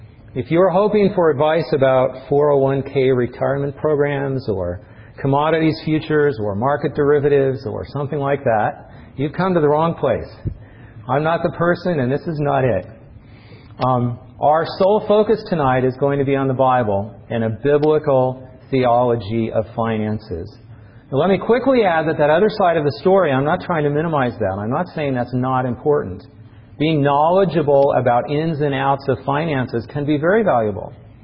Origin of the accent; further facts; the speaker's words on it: Idaho, United States; Now, I didn't grow up here in the South. I grew up in Idaho.